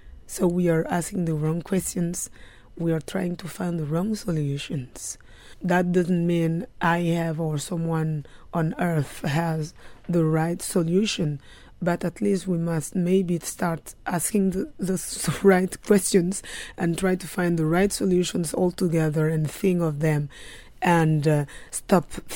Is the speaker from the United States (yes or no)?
no; Mali; I am a musician from Mali, West Africa.